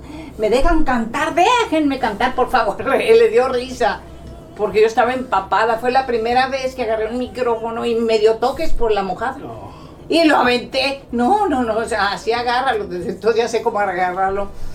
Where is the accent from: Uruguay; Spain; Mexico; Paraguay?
Mexico; northern Mexico; Pues como buena niña norteña